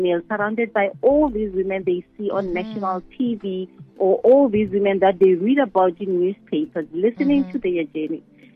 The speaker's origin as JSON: {"language": "English", "town": "Soshanguve", "region": "Gauteng", "country": "South Africa", "tie": "born or raised there", "said": "But growing up in Soshanguve, it was not the same as the way it is now"}